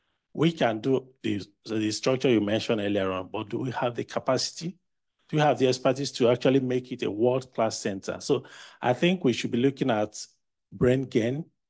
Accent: Enugu State, Nigeria; And I'm from Enugu State, by the way.

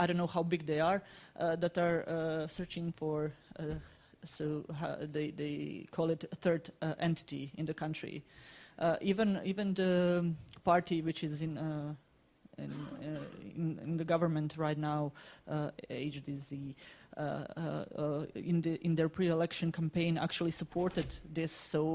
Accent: Bosnia & Herzegovina; English is a second language; moved away as an adult; now in United Kingdom; I'm visiting fellow here at the LSE. Born and raised in Bosnia and Herzegovina, but decided to leave because I saw no future for me there.

